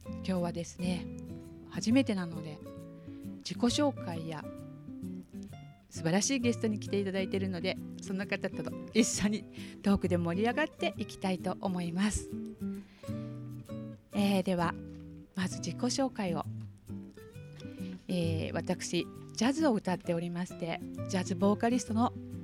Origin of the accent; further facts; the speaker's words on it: Ikebukuro, Tokyo, Japan; born there; now in Funabashi, Japan; もともと船橋に今は暮らしておりますが、千葉県出身ではなく東京都の池袋で生まれて、千葉にお引越ししてきました。今は船橋で暮らしておりますが、とても自然と都会が半々くらいにあるようなとこですかね。